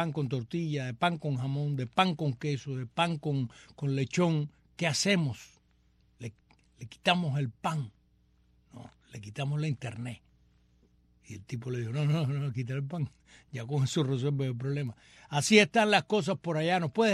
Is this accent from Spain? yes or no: no; Cuba; nosotros somos, y estoy completamente seguro, mucho más cubano que tú.